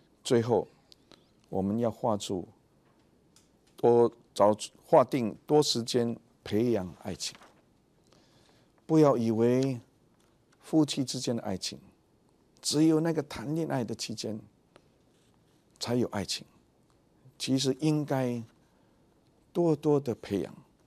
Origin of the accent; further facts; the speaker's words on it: China; 我是中国人，中国人呢，假如说这个 I love you 用中文我爱你，好像很肉麻